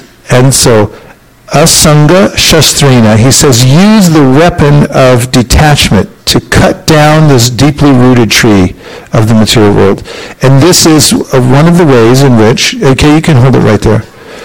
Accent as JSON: {"language": "English", "region": "California", "country": "United States", "said": "American, I'm a Californian, and coming back in."}